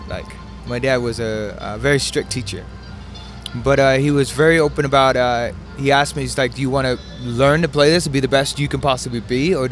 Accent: Hawaii, United States; also born or lived in Burbank, California; So I was born in Burbank, California, and parents moved to Hawaii, wanted to find a nice spot to raise a family. And I'm glad, man. I love Hawaii.

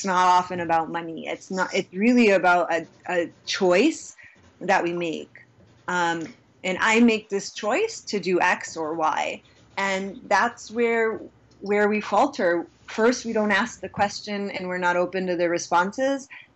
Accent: United States; I am a Muslim. I grew up in America when I feel like in the late 70s, early 80s, like no one was talking about Muslims.

